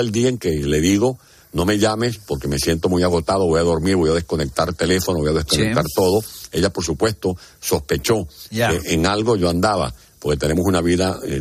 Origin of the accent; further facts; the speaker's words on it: San Juan de los Morros, Guárico, Venezuela; born there; San Juan de los Morros, un pueblo donde nací, en Venezuela